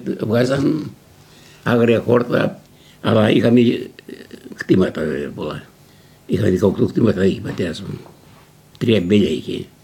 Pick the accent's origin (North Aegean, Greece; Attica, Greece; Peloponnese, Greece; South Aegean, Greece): North Aegean, Greece; Mytilene; moved away as an adult; now in Australia; Από τη Μητυλίνη.